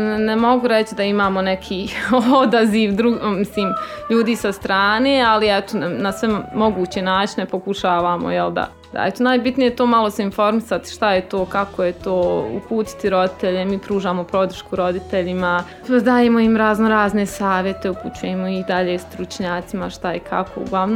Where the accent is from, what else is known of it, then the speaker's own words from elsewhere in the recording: Zenica, Federation of Bosnia and Herzegovina, Bosnia & Herzegovina; also born or lived in Tuzla; Rođena sam u Zenici, srednju školu završila u Zenici, opću gimnaziju, fakultet završila u Tuzli, tu upisala i postdiplomski studij. Sad trenutno sam zaposlena u Zenici